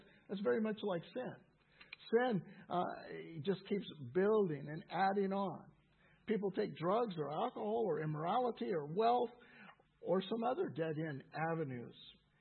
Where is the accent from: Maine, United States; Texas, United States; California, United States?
California, United States; I grew up in California, and there's a mansion called the Winchester Mansion near San Jose.